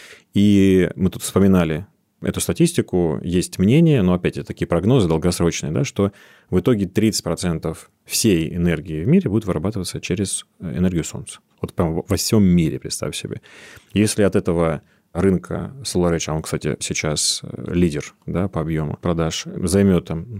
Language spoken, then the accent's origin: Russian; Central Black Earth Region, Russia; Я сам из Черноземья